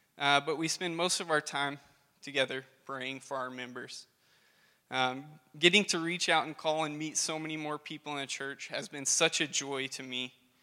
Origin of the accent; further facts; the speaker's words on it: Hedley, Texas, United States; So as most of you know … I grew up in Headley, and I attended Calvary Baptist Church in Clarendon.